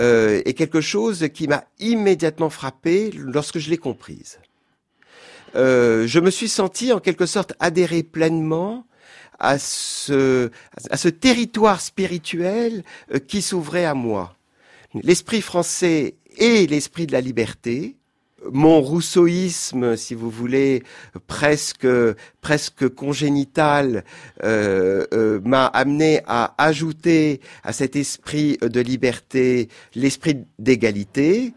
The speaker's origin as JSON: {"language": "French", "country": "France", "said": "je suis d'abord français, et je le dis toujours comme ça, je suis français par le nom du pays."}